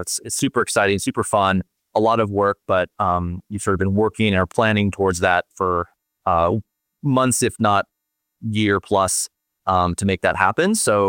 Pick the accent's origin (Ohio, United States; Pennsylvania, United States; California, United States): California, United States; I grew up in Southern California.